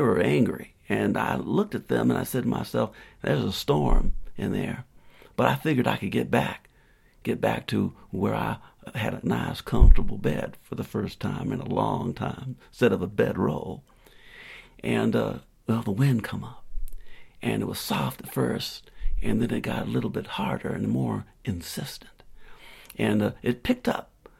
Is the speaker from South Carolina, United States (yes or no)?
yes; Spartanburg, South Carolina, United States; I'd been through some storms in South Carolina growing up around Spartanburg